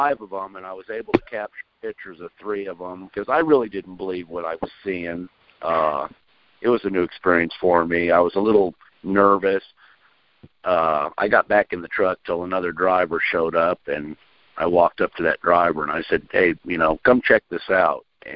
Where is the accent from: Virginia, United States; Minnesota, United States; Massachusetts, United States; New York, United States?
Minnesota, United States; also born or lived in Oregon; I've lived in Oregon. I was born and raised in Minnesota